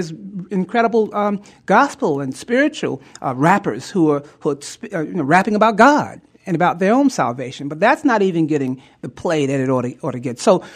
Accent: New York City, New York, United States; You know, I grew up in New York City. Grew up very poor in New York City.

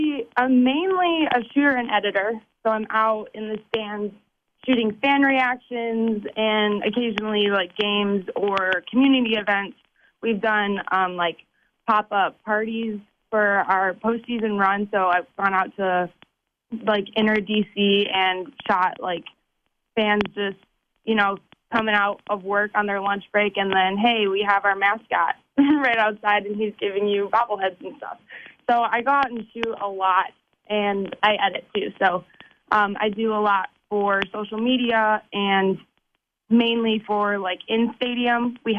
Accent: Detroit, Michigan, United States; I'm from Michigan. I'm from Metro Detroit. So Florida was a little too hot for me.

